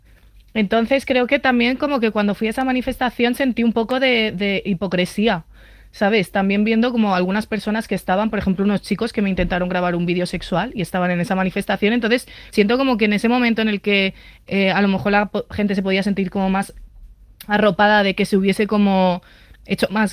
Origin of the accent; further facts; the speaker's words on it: Balearic Islands, Spain; yo soy de Mallorca